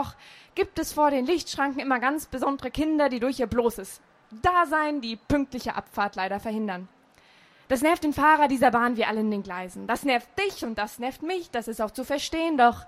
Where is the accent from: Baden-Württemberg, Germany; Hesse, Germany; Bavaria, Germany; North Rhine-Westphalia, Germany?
Hesse, Germany; Frankfurt; Ich komme nicht von hier, ich komme aus Frankfurt im schönen Hessen.